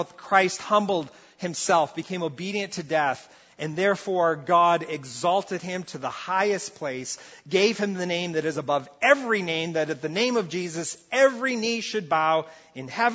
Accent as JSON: {"language": "English", "country": "Brazil", "tie": "born or raised there", "lives_now": "Canada", "said": "I grew up in Brazil. We saw it. I saw it enough that I'm glad I don't see it here in North America."}